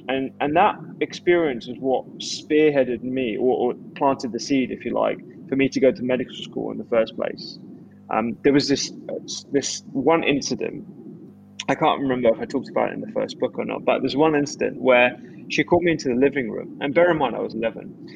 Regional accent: India; She's also, my background is, and I'm Indian. Both my parents are Punjabi, Indian, Sikh.

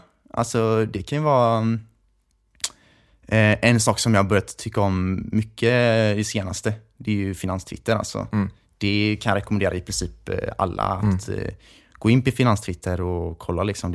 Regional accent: Gothenburg, Västra Götaland County, Sweden; i Göteborg typ, liksom, där vi kommer ifrån. Jag kommer ifrån.

